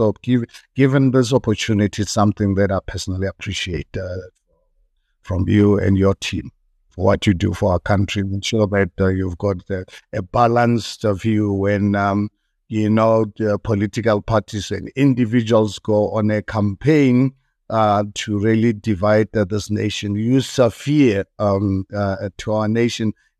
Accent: South Africa; 1994, as a South African, for the first time, I voted

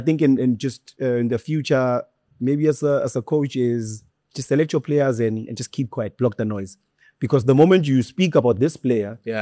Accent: South Africa; as a South African, I think I'm entitled to play for the national team.

